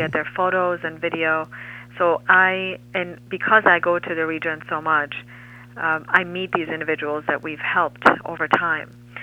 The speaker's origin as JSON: {"language": "English", "country": "Iran", "tie": "born or raised there", "first_language": "Aramaic", "second_language": "English", "said": "I speak Farsi since I was born and raised in Iran. And I have lived in Italy for a few months, and I have Italian relatives from Italy, so I speak a bit of Italian as well."}